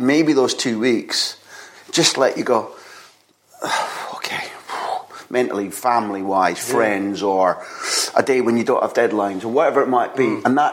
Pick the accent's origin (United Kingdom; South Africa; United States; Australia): United Kingdom; it's like, what we as Brits do and don't do well?